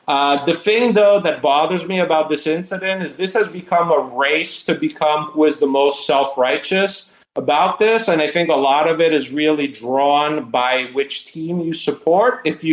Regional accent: Italy; to give you a little bit about my background, I grew up in Italy. I grew up as an American immigrant in the 80s. I'm a half Jewish.

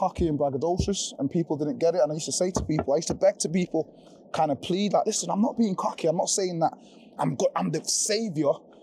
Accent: Jamaica; I'm Jamaican, right? So you know when Usain Bolt broke the world record?

